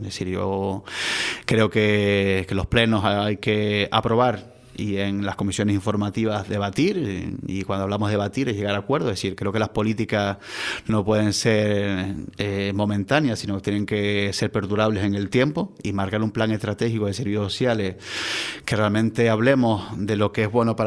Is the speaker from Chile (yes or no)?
no; La Laguna, Canary Islands, Spain; born there; No, yo siempre digo, soy de La Laguna, de cuna.